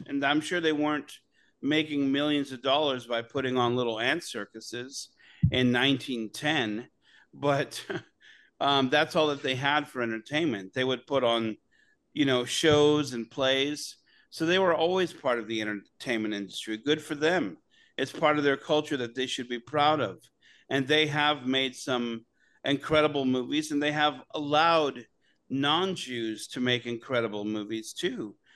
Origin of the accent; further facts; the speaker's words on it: San Francisco, California, United States; I'm from San Francisco, so I've known a lot of gay people.